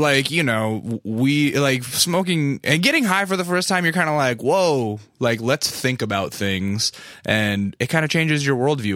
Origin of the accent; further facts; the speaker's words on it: Alaska, United States; I used to come to California on vacation. I'm from Alaska